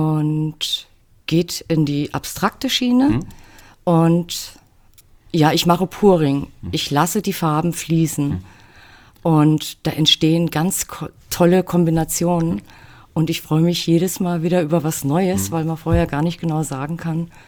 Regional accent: Großenlüder, Hesse, Germany; also born or lived in Fulda; Also ich bin in Fulda geboren und in Großenlüdermüß aufgewachsen … Mein Leben fand halt derzeit auch oder fand immer in und um Fulda

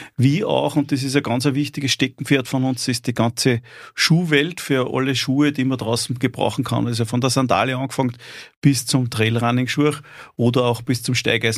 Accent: Steyr, Upper Austria, Austria; born there; now in Amstetten, Austria; Im Prinzip bin ich in Steyr geboren und wohnhaft in Amstetten.

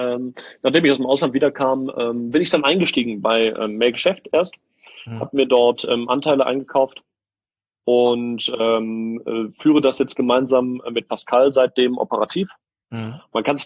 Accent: Wuppertal, North Rhine-Westphalia, Germany; Aber wir kommen aus Wuppertal.

